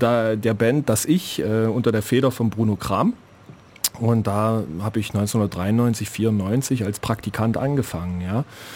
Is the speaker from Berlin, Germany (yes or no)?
no; Dessau, Saxony-Anhalt, Germany; born there; now in Ulm, Germany; Ich bin gebürtiger Dessauer, in Dessau geboren, seit 1989 etwas weiter westlich, südwestlich und seit 96 dann in Ulm.